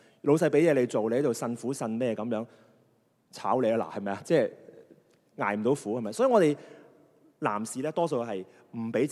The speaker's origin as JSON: {"language": "Cantonese", "country": "China", "said": "特别我哋中国人，我哋教嗰啲仔点教嘅？"}